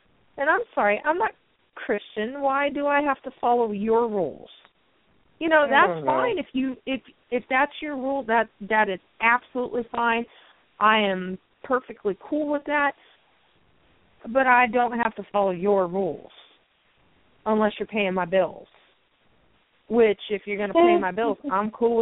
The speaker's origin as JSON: {"language": "English", "region": "California", "country": "United States", "tie": "born or raised there", "moved": "yes", "said": "Which I still find bizarre because when I grew up in California, in most other states in the country, they sell liquor in the grocery stores"}